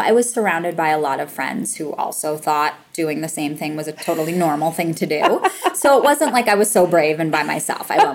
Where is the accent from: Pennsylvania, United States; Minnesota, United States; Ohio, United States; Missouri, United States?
Minnesota, United States; St. Paul; So I'm from St. Paul, Minnesota, a place that I still totally consider home